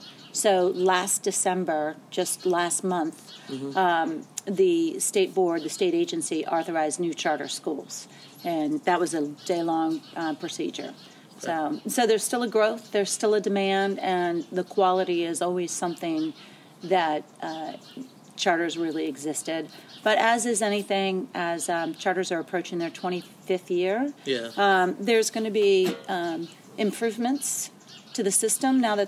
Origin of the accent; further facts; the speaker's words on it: Virginia, United States; Well, I grew up in Virginia, so I'm licensed to practice law in both Virginia and Arizona.